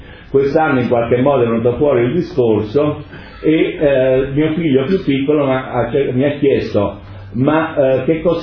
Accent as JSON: {"language": "Italian", "region": "Southern Italy", "country": "Italy", "said": "Poi mi è venuto in mente il mio paese d'origine meridionale"}